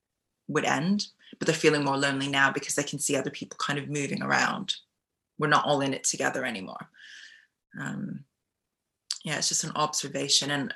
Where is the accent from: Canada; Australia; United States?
Canada; moved away; I'm Canadian, and we're just known to be these people who, like, we really look out for community.